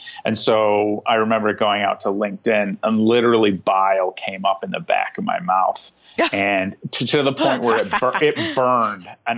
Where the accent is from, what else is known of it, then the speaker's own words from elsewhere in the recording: England, United Kingdom; born there; I was born in England